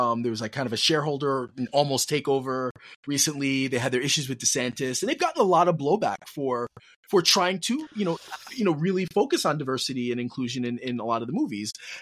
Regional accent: New York City, New York, United States; I grew up in New York in the '80s, so we're good. Perfectly happy with the city right now.

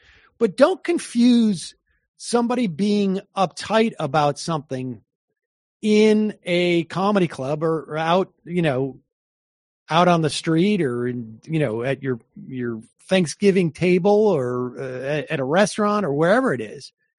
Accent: Florida, United States; I'm Venezuelan. I grew up in South Florida.

